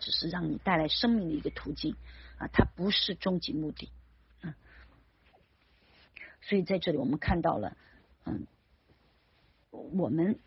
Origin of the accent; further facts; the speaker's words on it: China; 那等于就是我们中国人所说的饱览思淫欲饱览思淫逸这就是堕落之源了